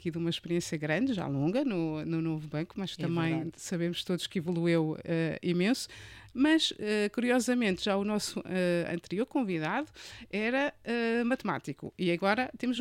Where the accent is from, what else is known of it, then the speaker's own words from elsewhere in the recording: Arcos de Valdevez, Norte, Portugal; eu sou de Arcos de Valdevez.